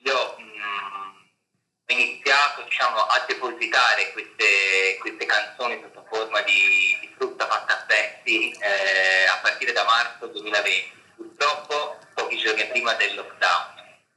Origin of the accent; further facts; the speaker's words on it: Bologna, Emilia-Romagna, Italy; vengo da Bologna e diffido un po' dalla parola cantautore